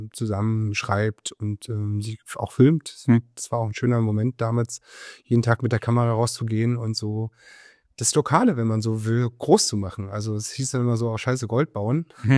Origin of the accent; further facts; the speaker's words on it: Cottbus, Brandenburg, Germany; also born or lived in Spremberg; Spremberg bin ich geboren und bin in Cottbus groß geworden und aufgewachsen und habe da auch mein erstes Büro gehabt und bis ich 30 war, dann dort auch gelebt.